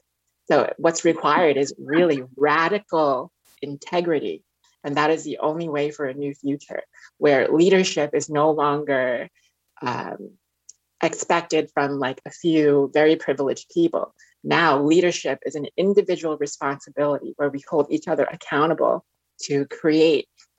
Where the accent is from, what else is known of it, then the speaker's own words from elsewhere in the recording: Jersey City, New Jersey, United States; growing up in Jersey City, which is the most diverse city in America